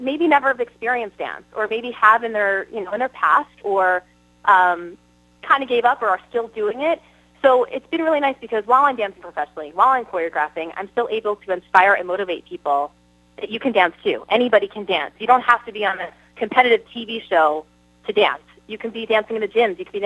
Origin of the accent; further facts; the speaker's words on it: East Coast, United States; I'm from the East Coast. I grew up here. I've made my connections.